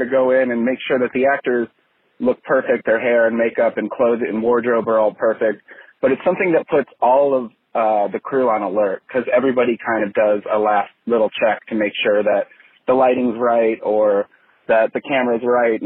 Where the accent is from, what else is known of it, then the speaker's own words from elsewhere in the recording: Portage, Indiana, United States; moved away as an adult; now in Los Angeles, United States; born and raised in Portage, Indiana. But for the last a little over a decade, I've lived in Los Angeles working professionally.